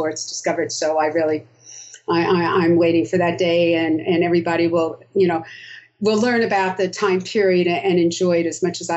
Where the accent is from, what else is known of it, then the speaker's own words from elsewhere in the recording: United States; accent: American; But then I found out that Brits like my American accent, so that's okay.